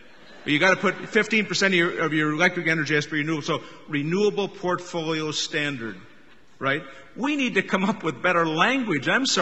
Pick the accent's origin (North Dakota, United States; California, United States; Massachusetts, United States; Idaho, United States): North Dakota, United States; I come from Western North Dakota. I told you we raised horses, some cattle, and I represent ranchers.